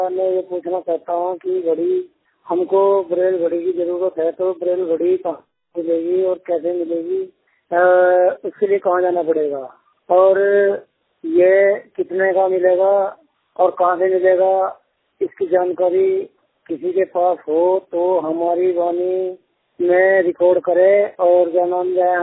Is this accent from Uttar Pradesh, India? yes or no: yes; Muzaffarnagar, Uttar Pradesh, India; मैं हूँ मुजफ्फरनगर का रहने वाला हूँ, उत्तर प्रदेश। मैं 100% ब्लाइंड हूँ